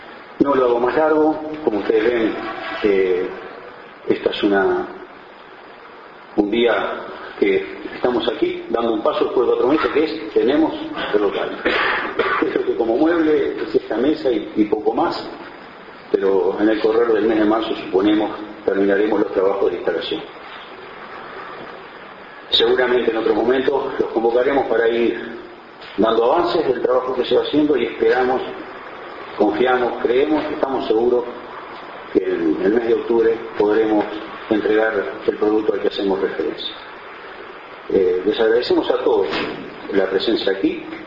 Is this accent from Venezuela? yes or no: no; Uruguay; así somos los uruguayos todos, somos todos directores técnicos, tenemos ideas para todo